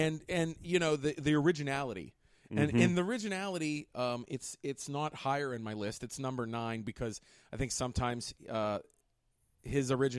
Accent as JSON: {"language": "English", "town": "Pittsburgh", "region": "Pennsylvania", "country": "United States", "said": "Because you know why? Because we're from Pittsburgh, and Tom Savini and Greg Nicotero are from here."}